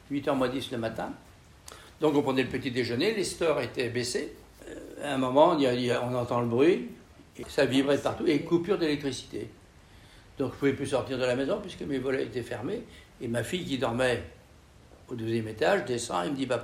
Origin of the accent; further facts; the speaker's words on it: Châteaugiron, Brittany, France; born there; je suis né à Château-Giron le 8 décembre 1942 en pleine guerre.